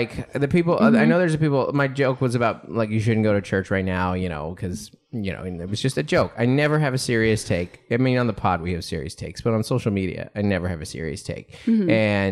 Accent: Seattle, Washington, United States; I was like, I'm from Seattle. There's no Yankee. There's no Yankee in me. None whatsoever.

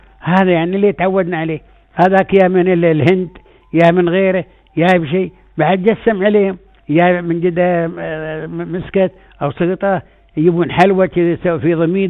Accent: United Arab Emirates; احنا خصوصا احنا دولة الامارات

